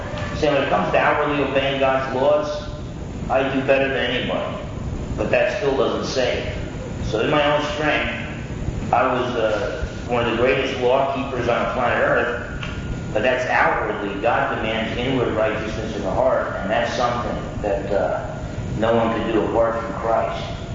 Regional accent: United States; Yeah, I'm half Portuguese, half Italian. I'm proud to be half Portuguese, half Italian. I'm American. I'm proud to be American.

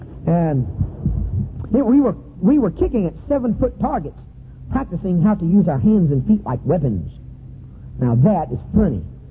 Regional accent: United States; I'm an American. I'm a Georgian, and I'm a Texan. I'm a Louisiana, and I'm an Arkansas, an Arkansan.

